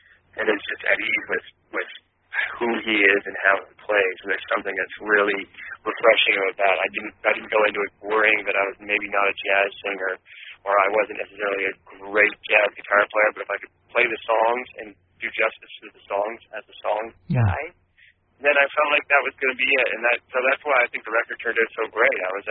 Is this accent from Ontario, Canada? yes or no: no; Fredericton, New Brunswick, Canada; We're all from New Brunswick, is where we're from in Canada. So Alan Jeffries is from Fredericton, New Brunswick, which is where I was born and raised.